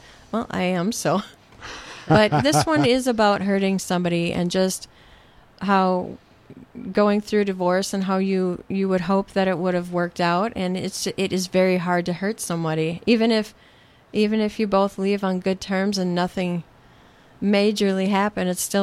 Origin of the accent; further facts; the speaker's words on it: North Dakota, United States; North Dakota is where I'm from. Mm. So it'll be the first time playing in my hometown, and I'm very nervous about that.